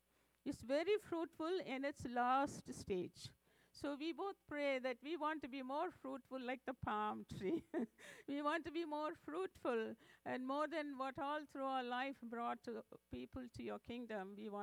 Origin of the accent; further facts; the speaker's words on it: Karnataka, India; English is a second language; now in Delhi, India; I'm from south, from near a city like Bangalore, if you can say. Very close to Bangalore was my hometown. But now we are in Delhi. It is 2,000 kilometers north from my hometown.